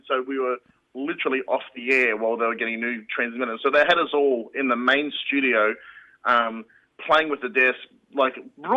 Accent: Mackay, Queensland, Australia; In fact, there was a community radio station in my hometown of Mackay

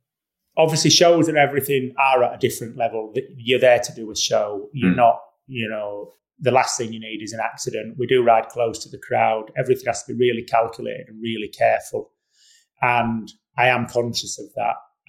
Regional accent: Yorkshire and the Humber, United Kingdom; And we're in a position, you know, born and bred in Yorkshire, terrain absolutely everywhere, you know, plenty to go at.

